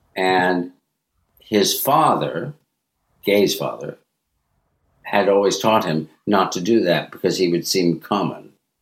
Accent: Westchester, New York, United States; I grew up in Westchester. I grew up only 50 miles away from New York.

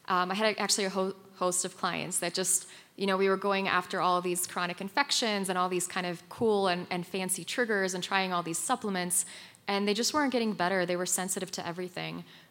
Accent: eastern Poland, Poland; I grew up in Poland, and I lived on the Ukrainian border growing up.

